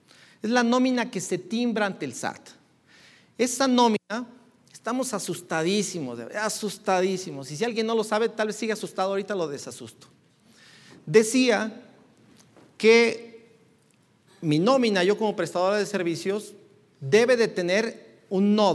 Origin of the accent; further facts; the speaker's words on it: Jalisco, Mexico; fíjense cómo somos los de Jalisco, decimos en camisa de 11 varas